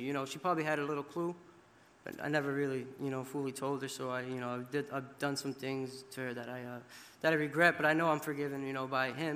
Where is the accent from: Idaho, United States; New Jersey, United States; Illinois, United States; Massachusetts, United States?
Massachusetts, United States; Fitchburg; I'm 22 years old, and I'm from Fitchburg, Massachusetts.